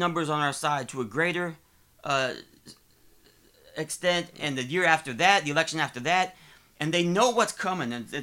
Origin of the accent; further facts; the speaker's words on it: Ohio, United States; now in Arizona, United States; I'm from Ohio. You know, we're from all over the country